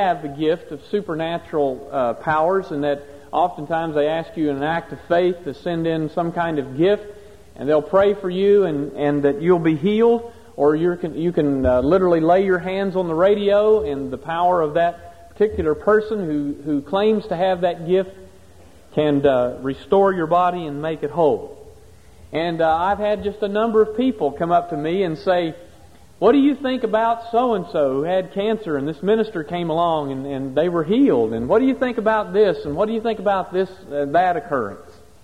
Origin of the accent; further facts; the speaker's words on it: West Virginia, United States; In area where I grew up in West Virginia, we made the claim as Churches of Christ that we were trying to restore New Testament Christianity.